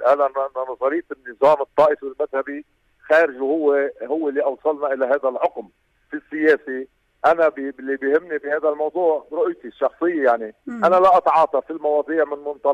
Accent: Lebanon; تبقى المسؤولية مسؤوليتنا كلبنانيين

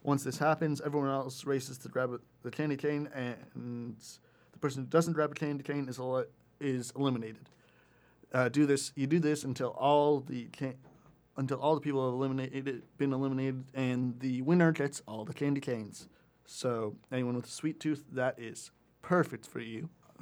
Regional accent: Cambridge, Ontario, Canada; I'm actually from Cambridge, too.

